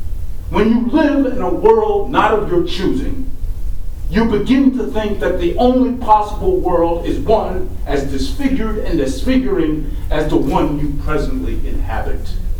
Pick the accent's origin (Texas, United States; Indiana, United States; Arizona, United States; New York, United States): New York, United States; Harlem; The fact that I grew up in Harlem taught me much. But the fact that my parents were both professionals